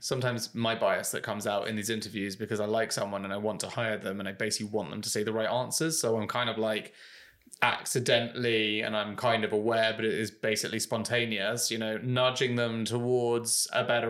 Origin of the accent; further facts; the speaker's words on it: England, United Kingdom; It's really complicated as an Englishman hiring an American